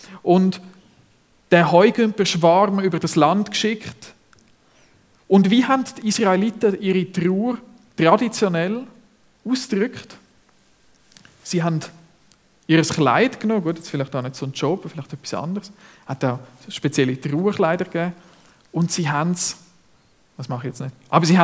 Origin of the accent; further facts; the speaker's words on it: Zurich, Switzerland; Ich bin ja als Zürcher nicht im katholischen Kontext aufgewachsen.